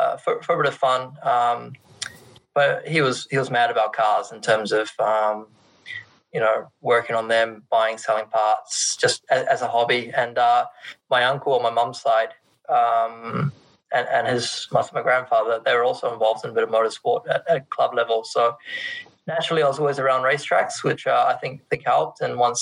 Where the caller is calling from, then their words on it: Tokyo, Japan; I'm dialing in from my bedroom in Tokyo.